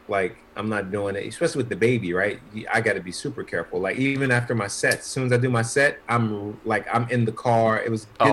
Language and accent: English; United States; Look, I'm American. We're the worst when it comes to other countries.